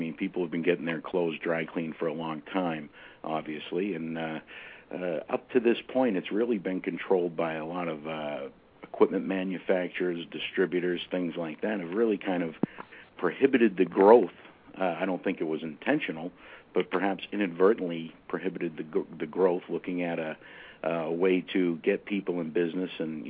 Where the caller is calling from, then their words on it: Greenbelt, Maryland, United States; Greenbelt, Maryland, just outside the nation's capital in Washington, D.C.